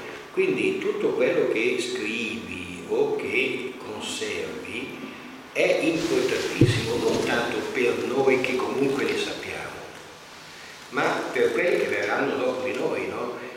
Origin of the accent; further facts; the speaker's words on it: Como, Lombardy, Italy; io sono nato a Como, come città, e proprio ho sempre avuto la casa e le vacanze sul lago, e sono cresciuto sul lago, quindi da 28 anni io vivo sul lago di Como